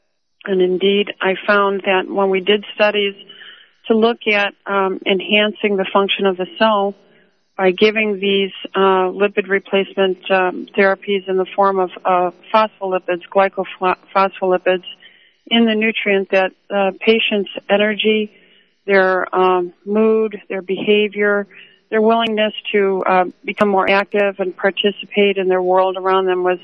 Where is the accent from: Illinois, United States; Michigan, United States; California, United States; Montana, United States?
Illinois, United States; I grew up in the Chicagoland farmlands, not in the city.